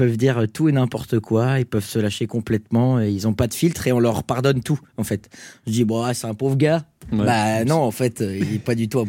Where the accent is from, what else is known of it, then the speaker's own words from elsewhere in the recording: Coulommiers, Île-de-France, France; Ah, je viens de Coulommiers dans le 77, déjà ça aide pas mal.